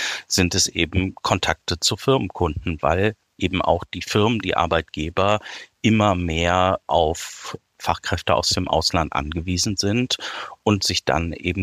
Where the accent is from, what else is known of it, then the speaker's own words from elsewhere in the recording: North Rhine-Westphalia, Germany; ich komme aus der Nähe von Düsseldorf